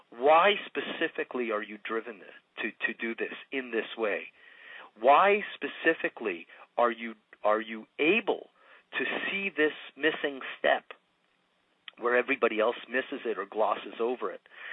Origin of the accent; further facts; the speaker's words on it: Montreal, Quebec, Canada; first language French; English is a second language; We moved to a community in Montreal. My native tongue is French, but I was raised in an English neighborhood in a French province.